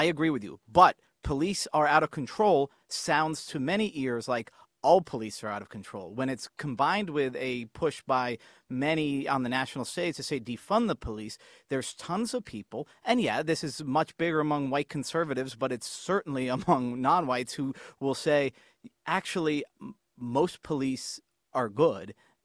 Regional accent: New York, United States; When you see Al Sharpton, and I'm from New York, Josh. I'm old enough to remember a lot of the bad stuff Al Sharpton has done.

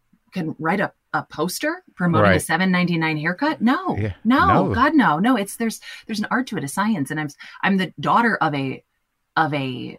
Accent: Minneapolis, Minnesota, United States; I grew up in Minneapolis.

